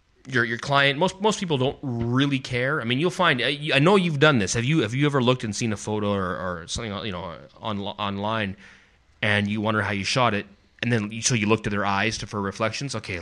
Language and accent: English; Vancouver, British Columbia, Canada; No, I'm from Vancouver, and it's not mostly rain.